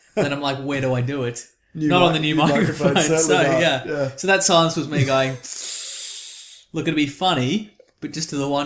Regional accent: Australia; I'm from Australia!

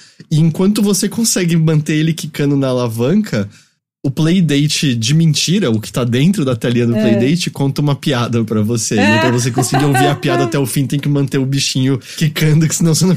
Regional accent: Brazil; A gente cresceu no Brasil assistindo muito O Último de Nós Será o Vencedor da Galáxia.

